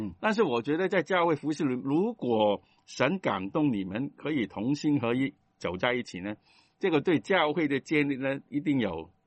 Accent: Guangdong, China; 这个是我们广东人的

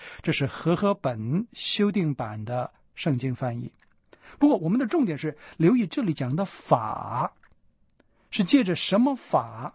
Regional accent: China; 坦白说，我们中国人呢，在这方面是很进步的。

